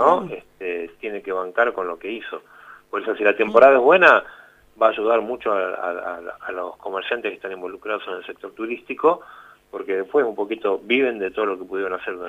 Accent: Moreno, Buenos Aires Province, Argentina; conozco el conurbano, yo soy de Moreno

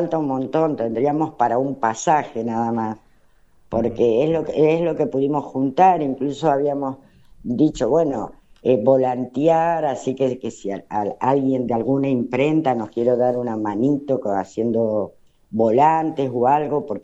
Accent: Argentina; nosotros, como muchos argentinos, somos de escasos recursos.

